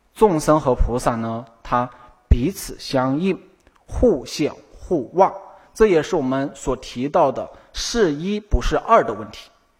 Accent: China; born there; 让我出生在这个新时代的中国，能够啊感受到这个信仰的这个自由

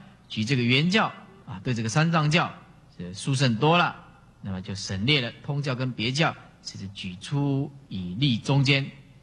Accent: China; 那么我们中国人台湾又到日本去拿这个佛教的博士学位，其实应该是我们中国人那来断定日本人的佛教的博士学位才对

